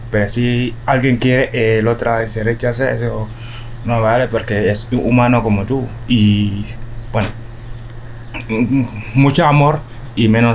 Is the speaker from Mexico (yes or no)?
no; Senegal; now in Carcaboso, Spain; bueno, tengo 20 años, eso, y vengo de Senegal.